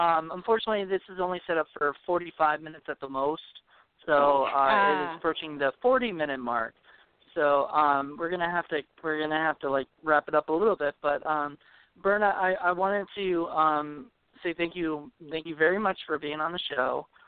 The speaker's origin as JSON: {"language": "English", "town": "Williamsburg", "region": "Virginia", "country": "United States", "said": "hey, I'm from Virginia."}